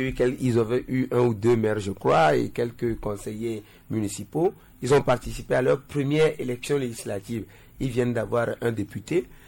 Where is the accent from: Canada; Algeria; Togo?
Togo; mais nous analysons en tant que Togolais d'abord, et puis ce qui avantagerait le pays.